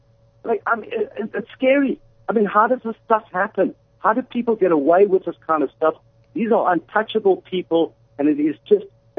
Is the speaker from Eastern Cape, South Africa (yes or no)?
yes; Eastern Cape, South Africa; moved away as an adult; now in United States; I arrived in the United States with a suitcase, a laptop, and a passport. Left everything back at my apartment in Grahamstown.